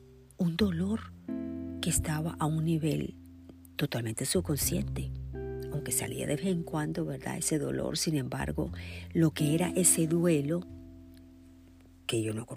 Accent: Nicaragua; Soy nicaragüense y perdí a mi papá en el año 1971.

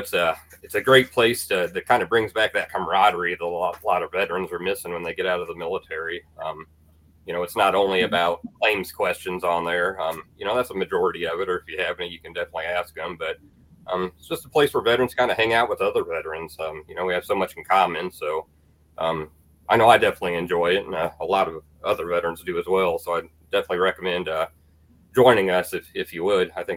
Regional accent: Illinois, United States; which I'm from Illinois

